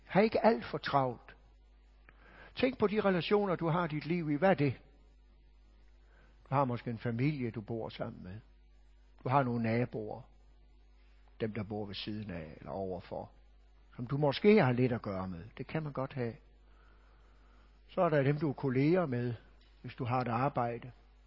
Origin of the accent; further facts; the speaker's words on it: Hirtshals, North Denmark Region, Denmark; Jeg kommer fra Hirtshals, hvor … også kommer fra.